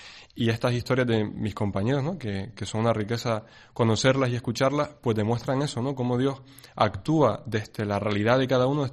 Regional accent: Las Palmas, Canary Islands, Spain; yo soy de Las Palmas, del barrio Mesa y López.

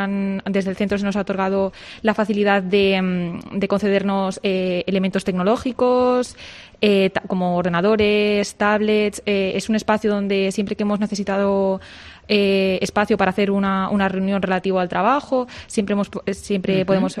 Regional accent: Salamanca, Castile and León, Spain; decidí volver a mi ciudad natal, aquí a Salamanca.

